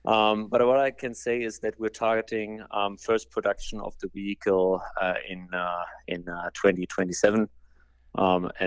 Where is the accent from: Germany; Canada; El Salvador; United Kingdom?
Germany; English is a second language; now in United States; as you might have heard, I'm from Germany with my accent